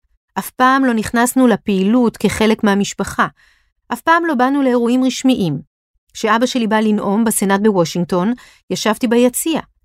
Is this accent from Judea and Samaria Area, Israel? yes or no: no; Jerusalem, Jerusalem District, Israel; כשהוא היה ראש עיריית ירושלים, זה היה הרבה יותר דומיננטי, כי גדלתי בירושלים באותה תקופה.